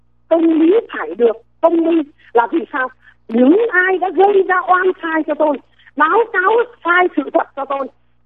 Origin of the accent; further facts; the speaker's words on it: Hanoi, Vietnam; Mà ông biết tôi dân Hà Nội mà, tôi cũng cày hơn là trâu bò nữa.